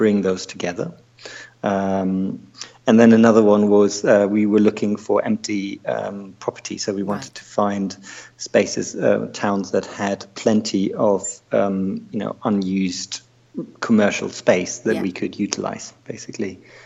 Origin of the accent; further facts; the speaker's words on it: Germany; also born or lived in Wales / Devon / London; now in Frome, United Kingdom; I'm originally from Germany.